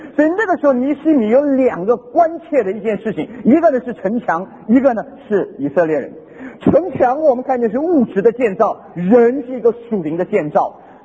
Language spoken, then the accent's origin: Chinese; Meizhou, Guangdong, China; 昨天我已经介绍过自己，我是广东人，我是广东梅县